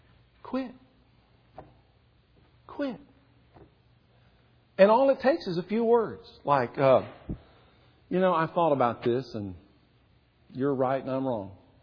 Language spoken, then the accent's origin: English; the South, United States; I was in junior high school growing up in the South. I was in junior high school before I learned that the South lost the war.